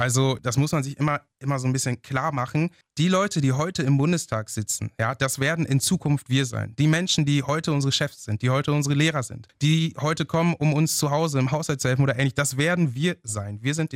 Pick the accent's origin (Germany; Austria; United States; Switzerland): Germany; Steinfurt, North Rhine-Westphalia; Ich bin im Kreis Steinfurt aufgewachsen, komme ja aus der Stadt Steinfurt und muss halt sagen, ich durfte schon einige Regionen in Deutschland auch kennenlernen, habe zum Beispiel auch in Süddeutschland studiert